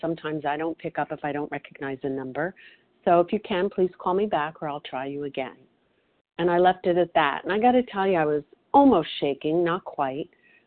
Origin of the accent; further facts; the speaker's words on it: New Jersey, United States; I'm from New Jersey, and I am definitely a compulsive overeater.